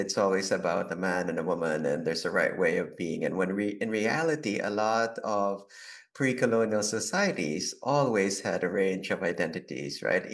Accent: Philippines; I'm from the Philippines

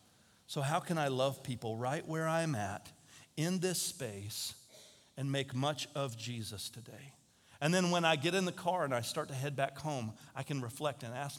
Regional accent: United States; I'm an adult. I'm an American.

